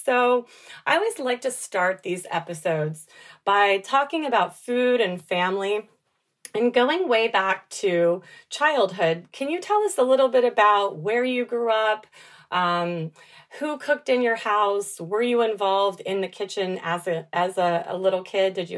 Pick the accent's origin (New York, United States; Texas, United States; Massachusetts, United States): Texas, United States; Dallas; I grew up in Dallas, so a lot of similarity there too in terms of the type of food that I was getting served and helping to cook.